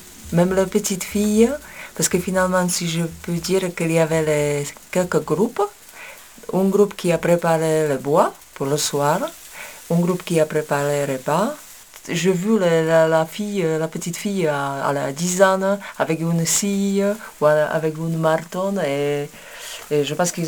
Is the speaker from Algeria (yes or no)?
no; Slovakia; French is a second language; À l'époque encore, tu sais, soviétique, chez nous en Slovaquie, on a organisé les camps pour les enfants.